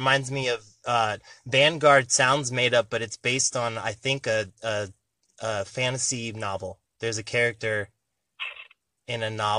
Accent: Covina, California, United States; they filmed that show Smallville here in the town where I grew up in Covina.

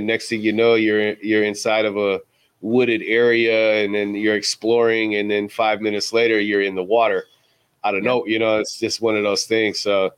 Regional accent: Milwaukee, Wisconsin, United States; I'm from Milwaukee, so during that time, we didn't have that many all-stars like Andre down in Chicago.

